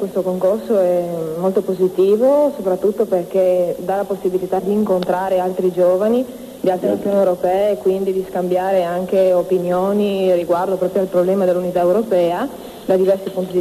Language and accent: Italian; Trieste, Friuli-Venezia Giulia, Italy; sono di Trieste, frequento l'università, il secondo anno di Economia e Commercio